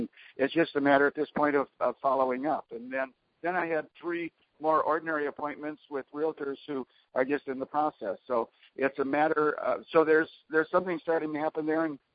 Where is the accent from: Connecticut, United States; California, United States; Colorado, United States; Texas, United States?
California, United States; I happened to mention that that I was from California